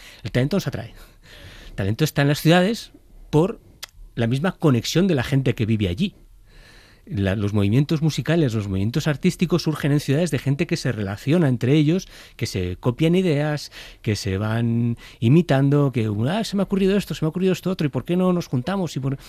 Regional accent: Zamora, Castile and León, Spain; Yo soy de Zamora, como toda la gente de Zamora, tengo familia en Vizcaya.

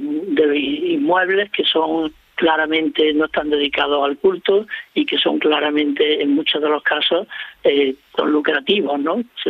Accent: Córdoba, Andalusia, Spain; Yo que soy de Córdoba.

